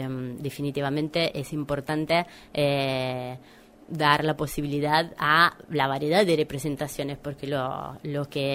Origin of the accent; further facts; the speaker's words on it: Italy; yo soy italiana, estuve en Italia